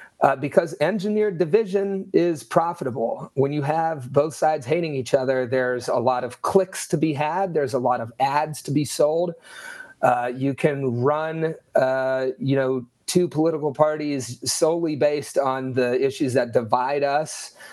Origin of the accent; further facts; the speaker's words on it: Ohio Valley, United States; I grew up in the Ohio Valley.